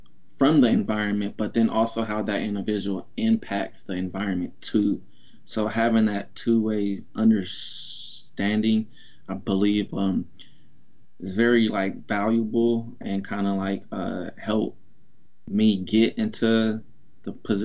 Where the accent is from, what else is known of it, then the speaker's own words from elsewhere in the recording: Portland, United States; And I was gone from Portland for about 9 years after high school. So it's like, once I moved back about 5 years ago, I just really wanted to, you know, find ways to really give back to the community that I'm from.